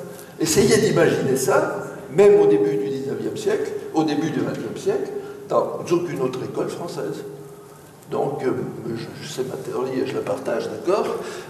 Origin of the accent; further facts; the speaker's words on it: Grand Est, France; puisque je suis d'Alsace, je ne l'ai pas dit tout à l'heure, 1961.